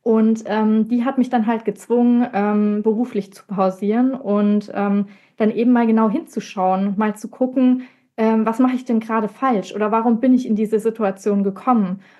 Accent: Baden-Württemberg, Germany; ich komme aus der Nähe von Karlsruhe und ich bin 31 Jahre alt.

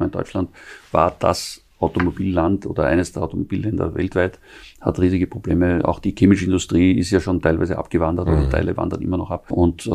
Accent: Austria; born there; also born or lived in Germany; Ich bin zwar in Österreich geboren, habe aber auch Firmen da, habe viele Jahre da auch gelebt oder zumindest teilweise gelebt auch.

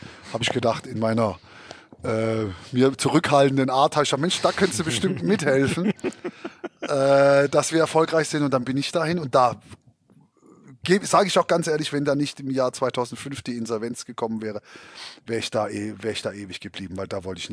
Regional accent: Ludwigsburg, Baden-Württemberg, Germany; Osweil ist ein Stadtteil von Ludwigsburg bei Stuttgart.

